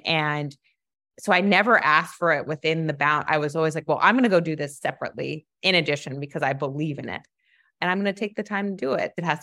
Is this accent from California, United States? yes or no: no; New York City, New York, United States; I grew up in New York City and I'd walk around